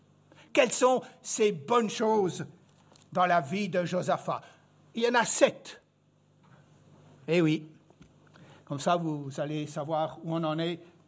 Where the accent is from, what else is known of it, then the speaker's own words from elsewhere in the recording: Switzerland; accent: Swiss; now in France; vous avez droit à un accent suisse ce matin. Parce que même 30 ans en France, ça m'a pas enlevé mon accent suisse.